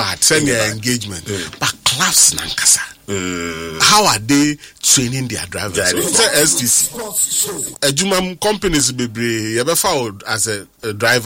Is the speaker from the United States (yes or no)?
no; Ghana; but I'm concerned Ghanaian.